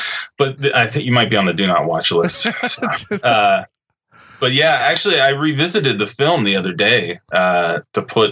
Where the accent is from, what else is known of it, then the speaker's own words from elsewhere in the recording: Seattle, Washington, United States; So I grew up here in Seattle, and I started drumming, playing the drums late, in ninth grade in high school